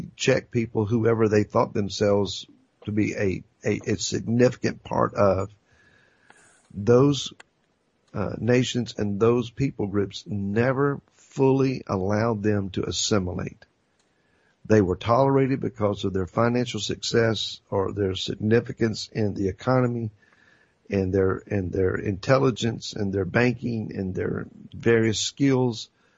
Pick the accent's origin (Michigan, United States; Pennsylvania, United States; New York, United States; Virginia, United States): Virginia, United States; I've been 10 generations in Virginia alone. I am a Virginian down to my toenails.